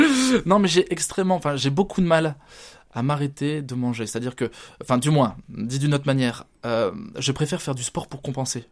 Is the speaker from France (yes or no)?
yes; Hauts-de-France, France; les nordistes, même si nous n'avons pas le soleil, nous sommes au moins autant agréables que les Espagnols.